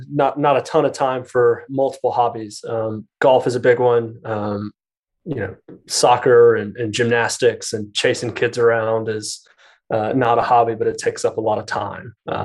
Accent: Alabama, United States; I grew up in South Alabama in a town of about 40,000 people. Mom taught school, dad sold cars.

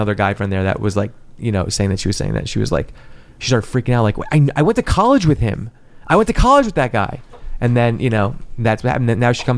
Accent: New York, United States; And, you know, because I'm from New York.

